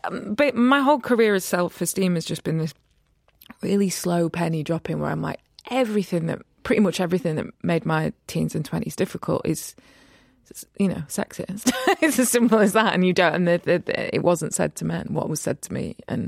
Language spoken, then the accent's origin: English; Rotherham, Yorkshire and the Humber, United Kingdom; born there; I was born in 86 in Rotherham.